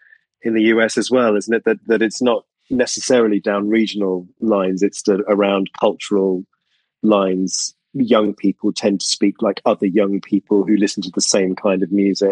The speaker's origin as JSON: {"language": "English", "region": "South East England", "country": "United Kingdom", "tie": "born or raised there", "said": "I was raised in the suburbs of London to the south, but because of my job and because I've traveled such a lot, and, you know, it's been a long time since I've been a child in Surrey, I probably don't really sound that way anymore."}